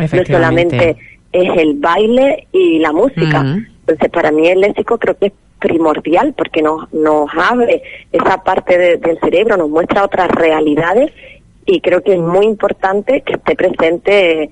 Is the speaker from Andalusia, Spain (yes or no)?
no; Canary Islands, Spain; accent: Canarian; los canarismos que actualmente seguimos usando en nuestra lengua canaria, nuestro dialecto.